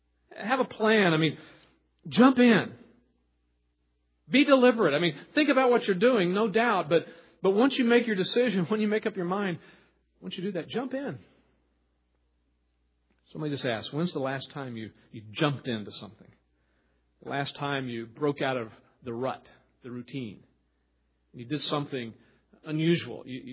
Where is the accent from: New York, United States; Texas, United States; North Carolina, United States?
Texas, United States; And I grew up in Texas. The stock market was where you sold cattle, you know.